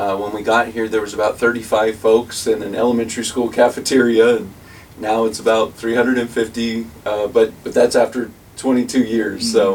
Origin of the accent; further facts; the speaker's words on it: Virginia Beach, Virginia, United States; I grew up in Virginia Beach, and was saved in my teenage years